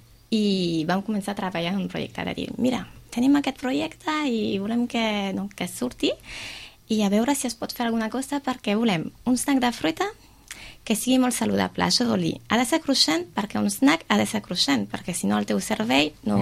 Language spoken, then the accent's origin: Catalan; France; Bueno, soc francesa.